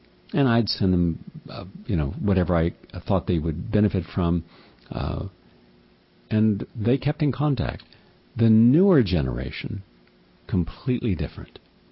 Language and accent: English; West Virginia, United States; So many of them reminded me of people I grew up with in West Virginia.